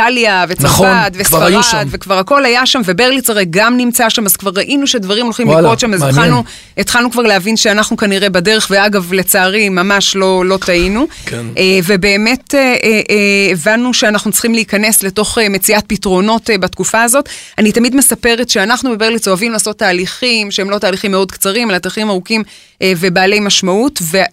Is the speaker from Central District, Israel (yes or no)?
yes; Ramot Meir, Central District, Israel; born there; אני בת 47 ונולדתי במושב לפני 47 שנים.